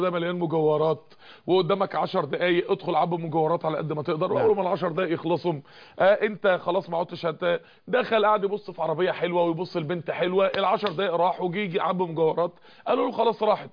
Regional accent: Mansoura, Dakahlia, Egypt; عندنا في المنصوره

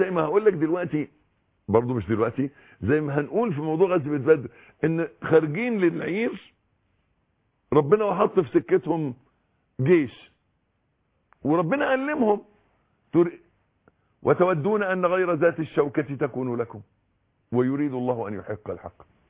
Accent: Egypt; ما هو احنا مصريين ولا بلاش

